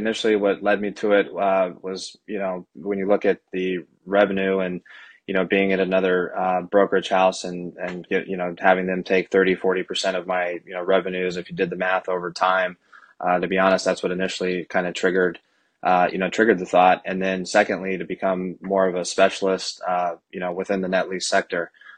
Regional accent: San Diego, California, United States; I grew up in San Diego

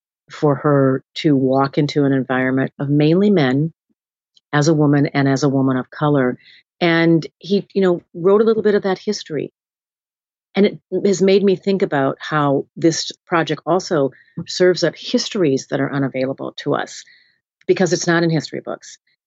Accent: Minnesota, United States; also born or lived in Birmingham, Alabama; I was raised in Minnesota, that much of my summers in Birmingham, Alabama, where my father was from.

